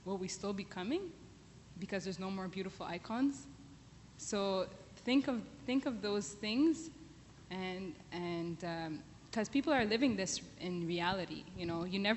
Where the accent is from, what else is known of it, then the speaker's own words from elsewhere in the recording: Ottawa, Ontario, Canada; I was born and raised in Ottawa, and I've never left my parents' home.